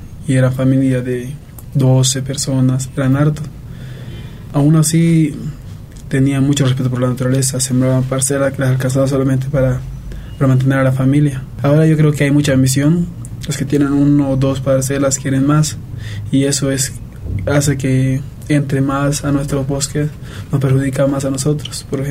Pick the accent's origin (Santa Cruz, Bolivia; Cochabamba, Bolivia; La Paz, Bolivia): La Paz, Bolivia; Tocaña; Antes, en los Yungas, de donde yo vengo, de la comunidad de Tocaña prácticamente